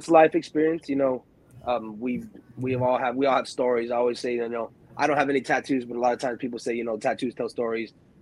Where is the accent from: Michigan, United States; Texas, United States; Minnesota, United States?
Michigan, United States; Chelsea; also born or lived in Ypsilanti; Well, I was born in Michigan, Ypsilanti, Michigan, a small town out there.